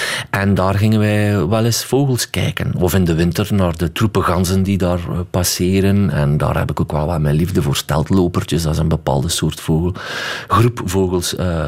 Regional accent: Stekene, East Flanders, Belgium; Stekenen. Ik ben afkomstig van Stekenen. Ze noemen dat messenvechters, vlakbij de grens van Nederland.

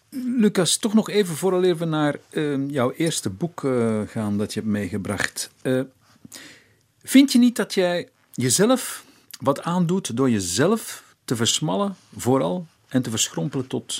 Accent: Flanders, Belgium; Ik ben Vlaming

